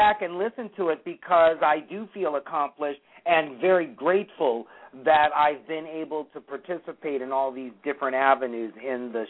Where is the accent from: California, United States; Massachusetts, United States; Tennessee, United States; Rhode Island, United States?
California, United States; Los Angeles; also born or lived in Burbank, California; they moved to Los Angeles, and that's where I was born and raised.